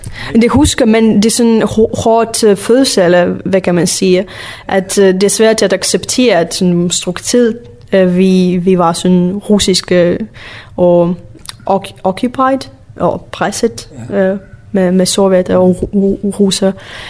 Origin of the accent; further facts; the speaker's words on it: Lithuania; Danish is a second language; now in Denmark; vores landsby var meget sådan, russisk kultur orienteret.